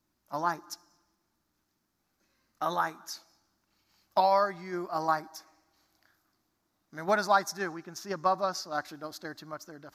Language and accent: English; Dallas, Texas, United States; I grew up in the Dallas area.